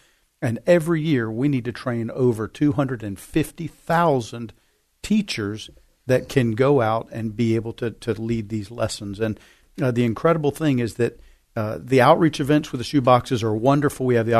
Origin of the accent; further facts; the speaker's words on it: Boone, North Carolina, United States; I'm from Boone, North Carolina.